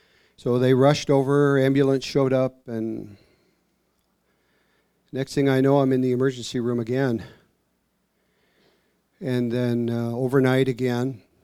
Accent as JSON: {"language": "English", "region": "British Columbia", "country": "Canada", "tie": "born there", "said": "That's in our Helcom Alum language. I was born up in Canada, British Columbia."}